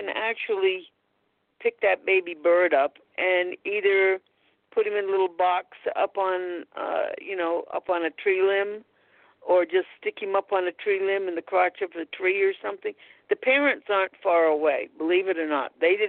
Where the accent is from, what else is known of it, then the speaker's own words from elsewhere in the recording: Scotland, United Kingdom; I'm Scottish.